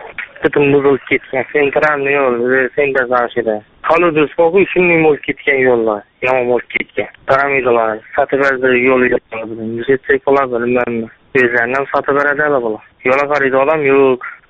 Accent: Hazorasp, Khorezm Region, Uzbekistan; Men Xazarasdanman.

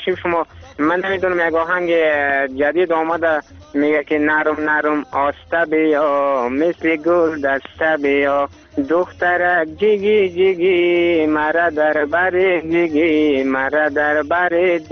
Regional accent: Badghis, Afghanistan; همی بادغیس هست دیگه زیاد دیگه. البته همه ما افغانستان هست بادم که دوست داریم، ما هم افغانیم. بازم دیگه ای سرزمین زادگاه ما که میگه تولد شدیم، میگه تمام شدیم، بزرگ شدیم دیگه.

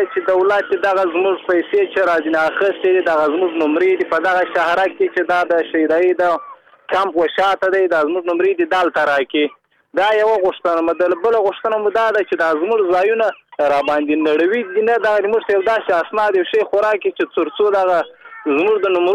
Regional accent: Muqur, Badghis, Afghanistan; زه خپل د بادغیس ولایت د مقر د ولسوالۍ یم

